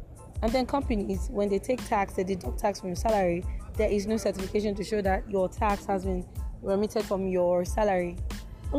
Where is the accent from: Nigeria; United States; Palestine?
Nigeria; You can't fault Nigerians. Stay being a Nigerian is tasking, but we always comfort ourselves with the mantra